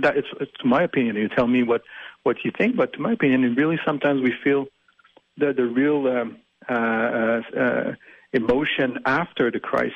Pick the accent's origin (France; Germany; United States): France; accent: French; English is a second language; with my terrible French accent, you're a man of faith.